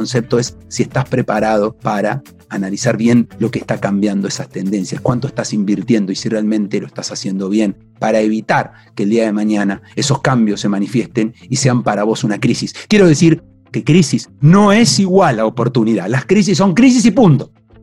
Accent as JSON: {"language": "Spanish", "country": "Argentina", "said": "Soy argentino, desde que soy pequeño que vivo en crisis"}